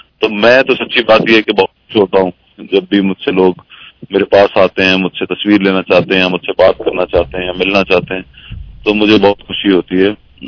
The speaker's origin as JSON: {"language": "Urdu", "region": "Punjab", "country": "Pakistan", "said": "میں پنجابی ہوں"}